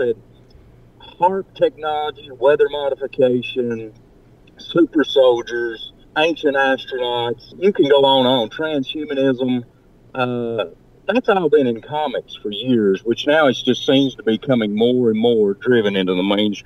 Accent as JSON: {"language": "English", "region": "Tennessee", "country": "United States", "said": "I'm from Tennessee."}